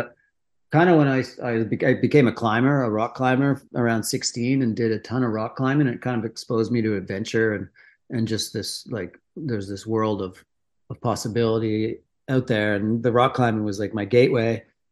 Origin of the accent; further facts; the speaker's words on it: Quebec, Canada; I grew up in Quebec, south of Montreal, in basically countryside.